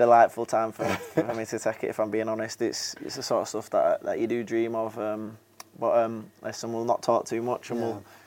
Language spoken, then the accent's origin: English; Leeds, Yorkshire and the Humber, United Kingdom; accent: Yorkshire; Yeah, growing up in Yorkshire, growing up in Leeds with a broad Yorkshire accent